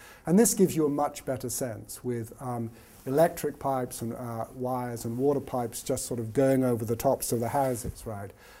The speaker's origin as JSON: {"language": "English", "region": "England", "country": "United Kingdom", "accent": "English", "said": "you can tell my accent is English, right?"}